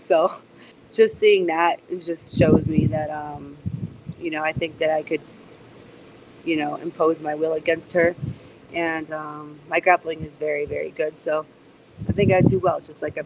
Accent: California, United States; I grew up in California, which is basically a second Mexico, if you really think about it, you know, like, so the culture is all around me. And I grew up in towns where it was only Mexican.

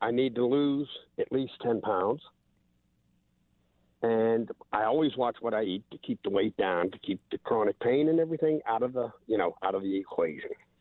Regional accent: Pittsburgh, Pennsylvania, United States; moved away as an adult; now in Buffalo, United States; I'm not originally from here. I'm from Pittsburgh. I met a woman in Georgia.

